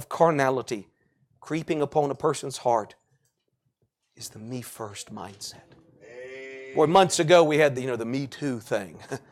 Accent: Gulf Coast, United States; Now, I grew up on the Gulf Coast, and we weren't too far from a beach.

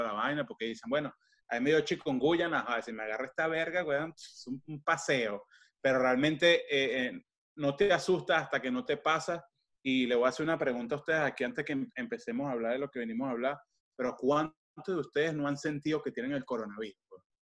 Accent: Chicago, Illinois, United States; ya que todos somos aquí de Chicago

